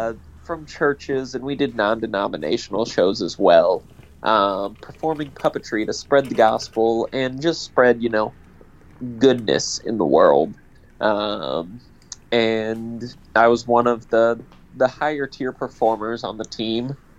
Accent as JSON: {"language": "English", "region": "Illinois", "country": "United States", "tie": "born or raised there", "said": "So, originally, I grew up over in Illinois, toward the St. Louis side of things, hence my love for natural light."}